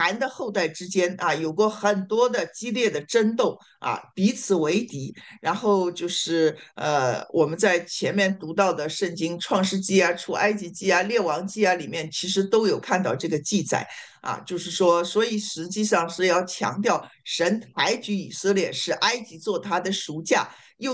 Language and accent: Chinese; China; 其他的我们中国人，我都不知道我的祖先是谁哈。